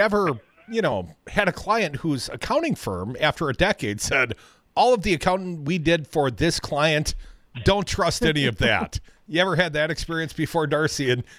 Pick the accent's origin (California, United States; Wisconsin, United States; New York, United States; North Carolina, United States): Wisconsin, United States; Madison; In my hometown here in Madison, your hometown